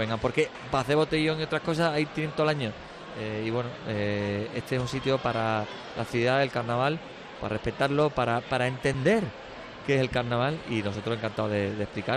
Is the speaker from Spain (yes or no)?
yes; Andalusia, Spain; accent: Andalusian; reivindicamos desde aquí nuestro acento, nuestra manera de vivir, la necesidad de lucha, que hay muchas cosas pendientes en Andalucía, en Cádiz